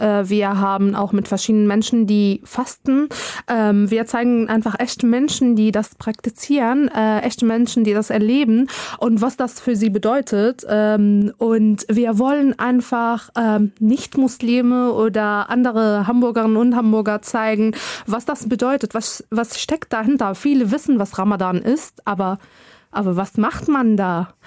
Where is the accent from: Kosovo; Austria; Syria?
Syria; German is a second language; now in Germany; Ich bin selber keine Muslime, aber ich bin mit dem Thema ein bisschen aufgewachsen. Ich komme aus Syrien und da fasten die Mehrheit auf jeden Fall. Ich muss auch mal sagen, ich komme aus einer kleinen Stadt, wo sehr wenig Menschen fasten.